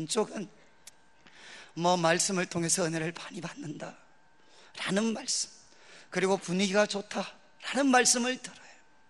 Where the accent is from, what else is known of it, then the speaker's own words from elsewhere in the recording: Daegu, South Korea; also born or lived in Seoul; 제가 이제 서울에 가서 있다가 대구 고향에 내려오면